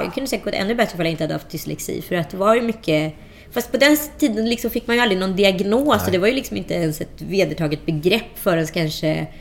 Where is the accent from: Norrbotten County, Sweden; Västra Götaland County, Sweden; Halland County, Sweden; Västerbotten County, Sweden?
Västra Götaland County, Sweden; Strömstad; Så då flyttade jag liksom, ja, jag var ju bara 10 år, så vi flyttade med. Så att jag växte upp i Strömstad mellan 11 och 17.